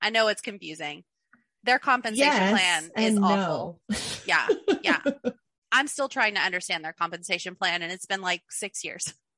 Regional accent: Kentucky, United States; Like, I'm from Kentucky. We're below the poverty line here.

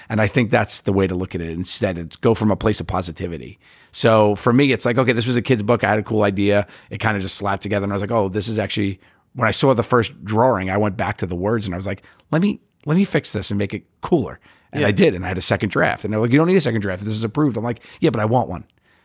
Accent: New York, United States; I grew up in New York. I know I love that brand.

